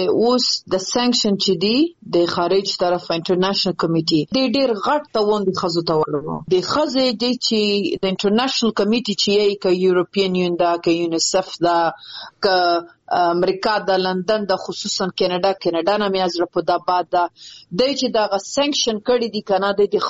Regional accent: Afghanistan; په افتخار يم چې زه د افغانستان يم، زه د وطن يم

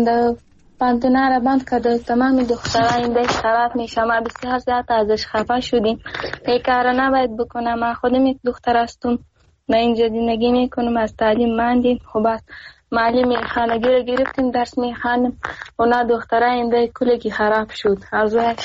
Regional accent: Afghanistan; Persian is a second language; moved away; نه خیر من از افغانستان هستم

